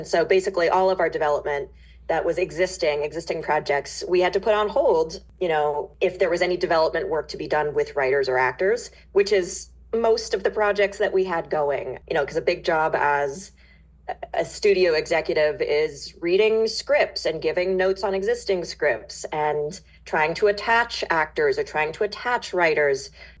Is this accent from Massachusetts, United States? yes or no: yes; Boston, Massachusetts, United States; now in Los Angeles, United States; I am from the East Coast. I'm from the Boston area. And I moved out to LA in 2015 or so to start my entertainment career with NBC Universal.